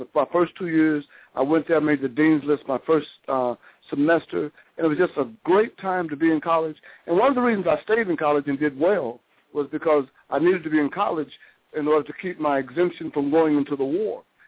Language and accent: English; Xenia, Ohio, United States; But I grew up in Ohio, a little small town called Xenia, right outside of Dayton.